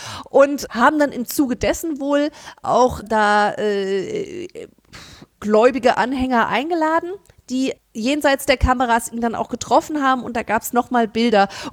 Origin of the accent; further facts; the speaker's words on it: Frankfurt, Hesse, Germany; wir als Frankfurter Mädchen